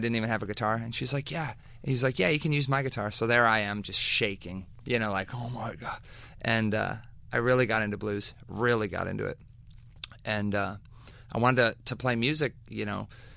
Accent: Wisconsin, United States; Born and raised in Wisconsin. Cornfields, cheese. Got bored, so I started playing guitar when I was 14.

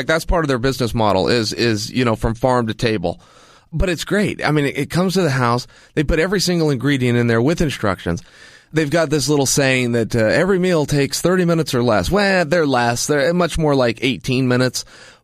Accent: West Linn, Oregon, United States; You're not going to find something like that in West Lynn, like, my hometown.

